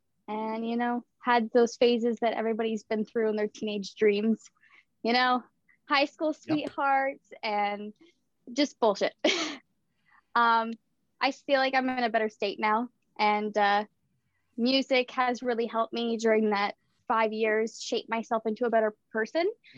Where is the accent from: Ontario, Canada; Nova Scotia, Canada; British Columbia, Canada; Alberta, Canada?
Ontario, Canada; Bracebridge; I am 20 years old. I am from Bracebridge, Ontario, which is also known as Muskoka District. I was born and raised here, lived here pretty much all my life, other than for a couple months off and on during high school